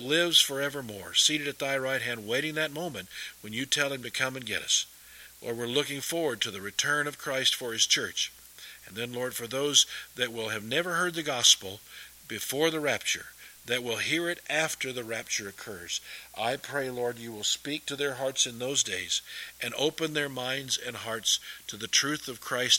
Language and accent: English; United States; I personally, as I believe, as an American, we ought to kick them out of our country